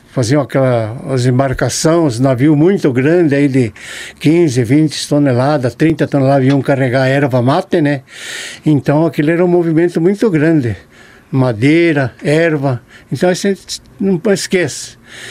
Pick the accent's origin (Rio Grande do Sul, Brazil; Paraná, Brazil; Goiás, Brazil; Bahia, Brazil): Paraná, Brazil; Porto Mendes; Eu me criei ali na Porto Mendes, né?